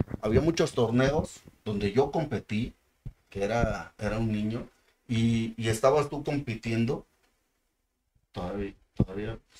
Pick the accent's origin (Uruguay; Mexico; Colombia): Mexico; Acapulco, Guerrero; en Acapulco, Guerrero, ahí de donde soy originario